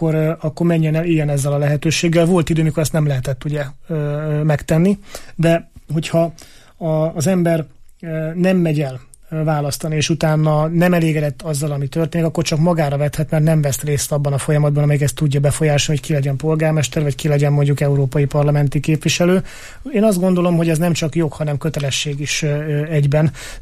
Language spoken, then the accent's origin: Hungarian; Eger, Heves, Hungary; Én egriként, egri országgyűlési képviselőként azt tudom mondani